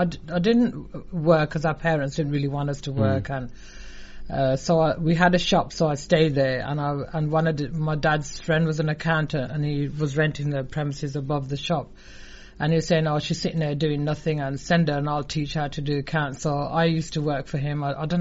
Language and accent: English; Birmingham, West Midlands, United Kingdom; No, I've always been in Birmingham. From my background, I was born in Borsal Heath. And obviously when your parents tell me, we lived in 3 years in Neatchells, and then we moved into Sparkbrook and Sparkhill and then Sparkbrook. So I've always been around here, yeah.